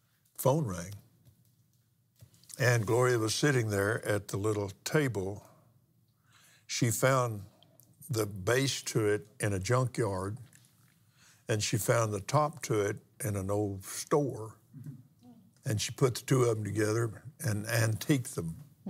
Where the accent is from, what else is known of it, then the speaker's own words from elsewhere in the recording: Fort Worth, Texas, United States; I don't want to do that. And because it's my hometown.